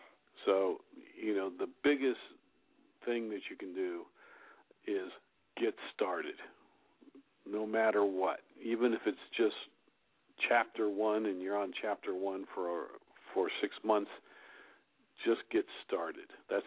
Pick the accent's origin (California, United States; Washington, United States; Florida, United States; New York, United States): California, United States; We're both from California, so, you know, it's a fairly liberal area, and so it's pretty accepting.